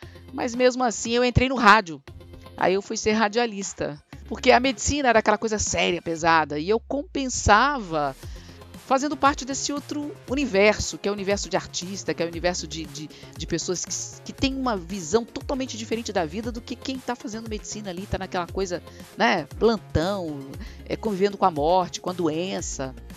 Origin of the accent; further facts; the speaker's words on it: Juiz de Fora, Minas Gerais, Brazil; Sou mineira de Juiz de Fora, conhecida como Carioca do Brejo